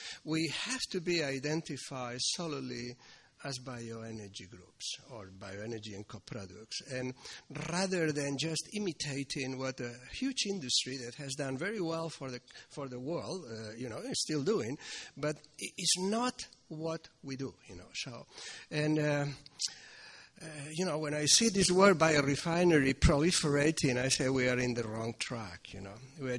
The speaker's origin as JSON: {"language": "English", "country": "Spain", "first_language": "Catalan", "second_language": "English", "said": "I couldn't come up with a word, even in my mother tongue, Catala"}